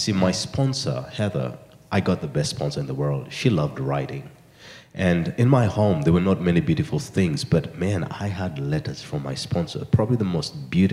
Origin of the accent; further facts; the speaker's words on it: Uganda; See, I come from the Bagisi tribe, and we do some shoulder dancing a lot when we are celebrating.